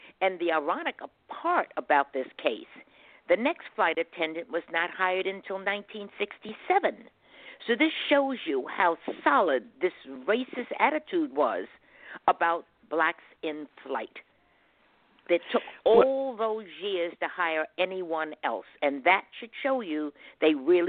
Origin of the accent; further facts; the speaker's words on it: Harlem, New York, United States; And I'd say, I was born in Harlem, born and raised in Harlem.